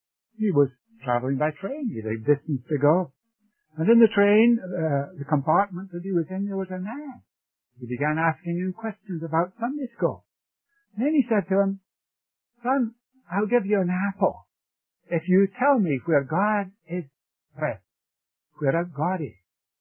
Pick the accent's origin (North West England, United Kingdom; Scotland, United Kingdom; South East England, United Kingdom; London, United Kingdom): Scotland, United Kingdom; also born or lived in India; As some of you know, I was born in India. My parents were missionaries there. And I was brought to Scotland from India about the age of 5 years.